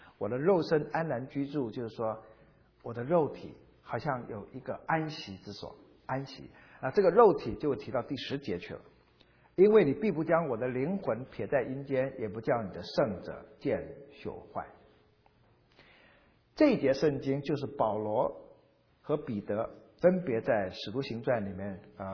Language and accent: Chinese; China; 我们中国人在想心肝宝贝的时候就是宝贝的嘛，管他用心啊肝啊之类的。